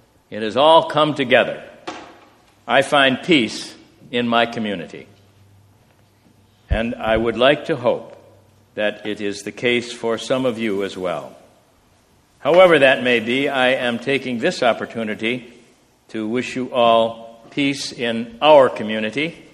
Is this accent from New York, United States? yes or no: yes; New York, United States; also born or lived in Pennsylvania; When I was in the fifth grade, we moved from Pennsylvania to a small village in upstate New York. It was small, with a population of only 500.